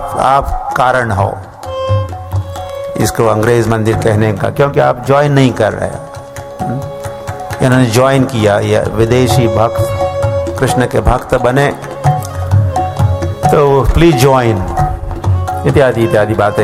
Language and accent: Hindi; Maharashtra, India; मेरे गांव में जन्म हुआ, महाराष्ट्र में